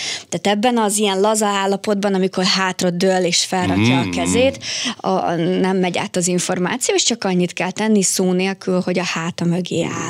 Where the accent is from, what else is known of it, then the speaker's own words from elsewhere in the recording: Ukraine; Tehát én Ukrajnából származom, még az ukrán és magyar népcsoport között is óriási nagy különbség van.